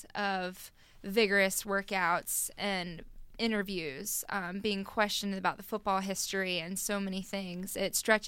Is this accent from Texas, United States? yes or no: yes; Texas, United States; born there; because I was born in Texas and all of my family are Dallas Cowboy fans